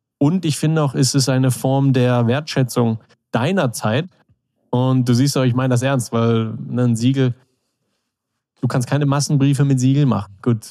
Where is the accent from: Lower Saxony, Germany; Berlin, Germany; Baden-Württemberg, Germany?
Baden-Württemberg, Germany; Konstanz; also born or lived in Hesse; Ich bin aus Konstanz, eigentlich gebürtiger Hesse.